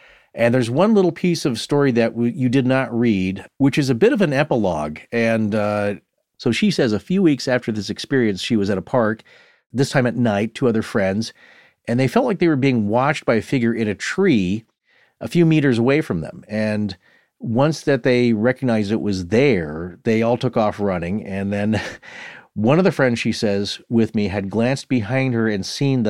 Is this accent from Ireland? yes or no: no; Australia; That's what you learn growing up in Australia, because next thing you know, you're goofing around and it could be deadly.